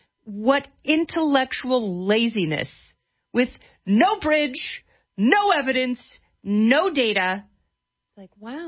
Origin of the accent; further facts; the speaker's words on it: Portland, Oregon, United States; Growing up in Portland